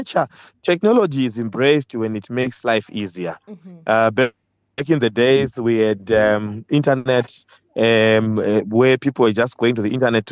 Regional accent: Zimbabwe; It's been popular even in my home country, Zimbabwe.

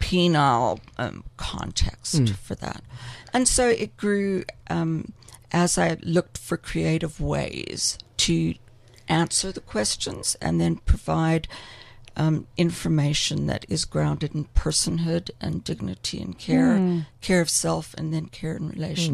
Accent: South Africa; I'm born and bred in South Africa.

